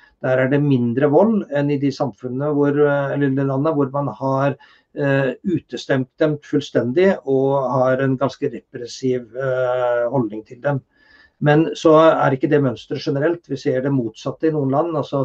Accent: Fagernes, Innlandet, Norway; also born or lived in Ringebu / Vinstra; jeg er født på Ringebu, men jeg har oppvokst det meste av min barndom på Fagernes

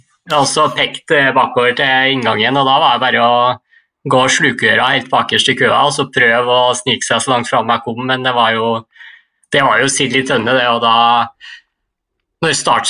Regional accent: Trøndelag, Norway; jeg er glad jeg er trønder og kan bruke sokker i sandalene neste år.

